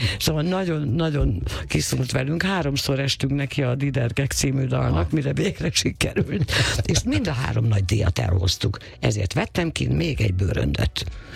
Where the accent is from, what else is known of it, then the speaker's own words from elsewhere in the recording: Sashalom, Budapest, Hungary; Úgyhogy arra odafigyelek, hogy én Sashalmon születtem, és ott laktam 28 évig.